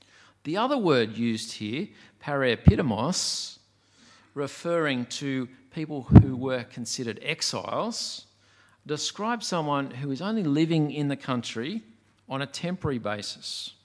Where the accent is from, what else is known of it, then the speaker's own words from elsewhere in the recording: Australia; also born or lived in United States; having grown up in Australia and enjoyed the benefits of being an Australian citizen and everything that comes with that, suddenly finding myself in another country where I wasn't a citizen.